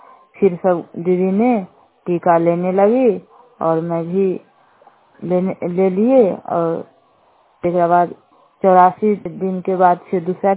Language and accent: Hindi; Bishanpur Bathua, India; और बिशनपुर बथुआ के रहने वाली हूँ। वार्ड 7